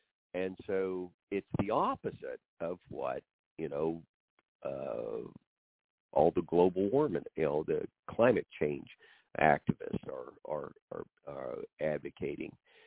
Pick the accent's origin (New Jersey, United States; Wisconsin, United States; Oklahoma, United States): Oklahoma, United States; We never had snow when I was growing up in Oklahoma before Christmas, let alone blizzards.